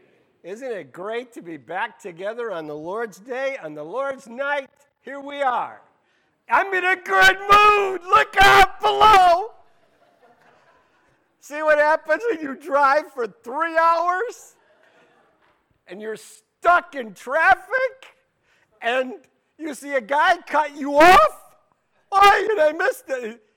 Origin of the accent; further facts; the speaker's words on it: Davison, Michigan, United States; I'm from Davison. I said, I know Mount Morris Community Church. I know Mount Morris because I'm from Davison.